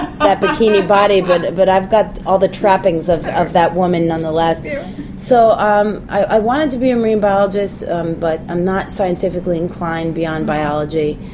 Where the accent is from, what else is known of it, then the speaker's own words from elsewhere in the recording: Manhattan, New York, United States; I grew up in Midtown Manhattan.